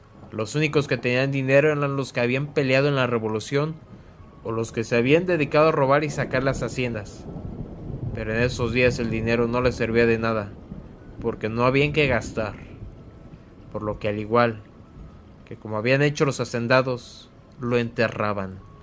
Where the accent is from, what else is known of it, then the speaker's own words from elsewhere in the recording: Mexico; llevándose consigo un pedazo de nuestra historia como mexicanos